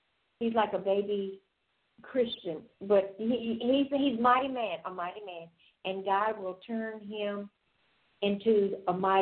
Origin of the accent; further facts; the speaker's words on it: Louisiana, United States; And I was raised in a southern Louisiana cattle farm. I'm an old farm girl.